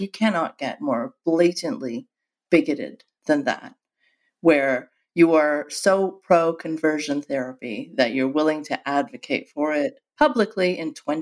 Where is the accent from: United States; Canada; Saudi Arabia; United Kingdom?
Saudi Arabia; So I am an ex-Muslim. I grew up in Saudi Arabia.